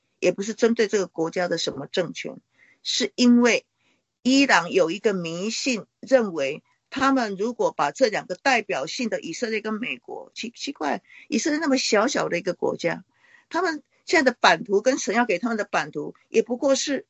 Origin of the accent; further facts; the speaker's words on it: China; 就像我们中国人有5000年的文化，然后我们有我们很深根蒂固的这些背景啊